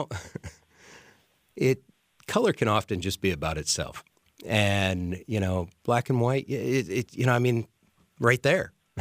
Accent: LeClaire, Iowa, United States; David and I are both from small towns. I'm from LeClaire, Iowa.

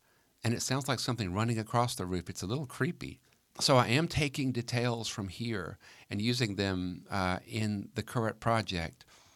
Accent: Alabama, United States; I grew up in Alabama in a very, very small place.

